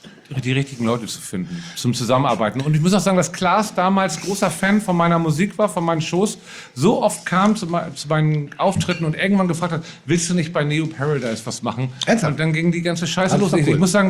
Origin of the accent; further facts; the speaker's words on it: Hamburg, Germany; now in Berlin, Germany; Lockstedt, das ist Hamburg für mich, aber sage ich auch nur, weil ich da aufgewachsen bin auf der Seite.